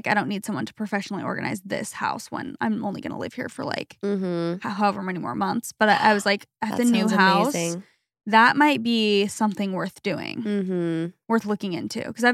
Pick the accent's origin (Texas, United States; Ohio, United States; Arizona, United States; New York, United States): Arizona, United States; just where we grew up in Arizona, like, not that everyone lived in a big house, but where we live now, it's a lot more cozy, like coastal homes